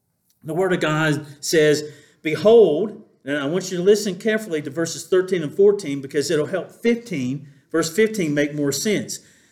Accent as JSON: {"language": "English", "region": "the South", "country": "United States", "accent": "southern", "said": "I didn't say soldiers in my southern accent"}